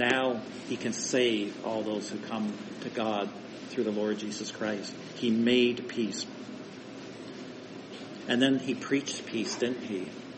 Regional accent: Ontario, Canada; I live in Eastern Ontario, but I grew up in Southern Ontario

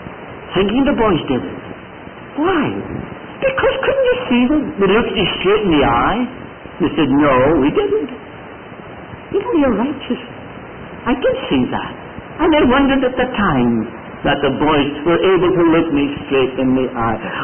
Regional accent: Canada; I'm a Canadian citizen. I've got my passport

